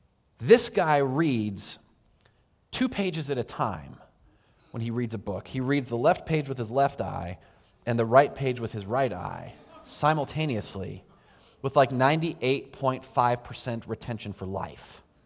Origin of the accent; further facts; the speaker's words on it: San Diego, California, United States; so I grew up in San Diego, where if you don't speak English, you better learn a little bit of Spanish.